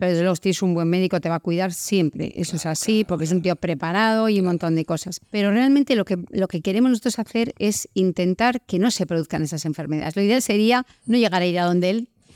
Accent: Basque Country, Spain; Nosotros somos vascos y tenemos fama de comer bien, ¿no?

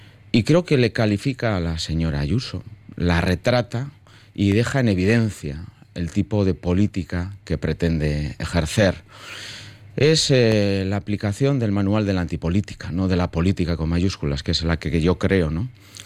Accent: Basque Country, Spain; soy el Lendakari de Euskadi, represento a un pueblo que tiene una identidad, que tiene una lengua

